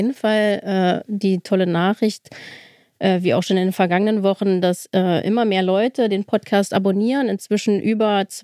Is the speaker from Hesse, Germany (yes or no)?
no; Saxony-Anhalt, Germany; Ich bin aufgewachsen in Sachsen-Anhalt im Salzlandkreis in einem kleinen Ort, in der Egelnau-Mulde, um noch genauer zu werden. Genau, und bin da zur Schule gegangen und habe dann auch später nochmal in Magdeburg studiert.